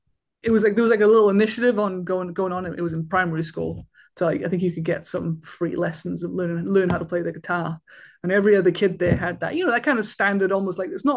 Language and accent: English; Taffs Well, Wales, United Kingdom; Yeah, I grew up in Tafswell, which is like a sort of little village just north of Cardiff, the capital.